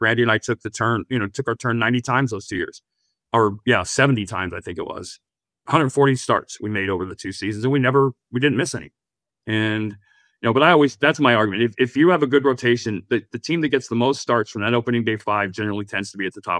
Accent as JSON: {"language": "English", "town": "Phoenix", "region": "Arizona", "country": "United States", "tie": "born or raised there", "said": "I grew up in Phoenix."}